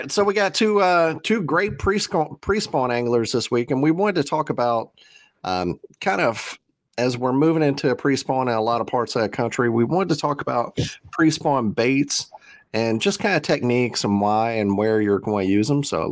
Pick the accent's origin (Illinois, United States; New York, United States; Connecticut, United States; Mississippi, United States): Mississippi, United States; also born or lived in Louisiana; I grew up in South Mississippi and Louisiana, so it's Millard down there probably.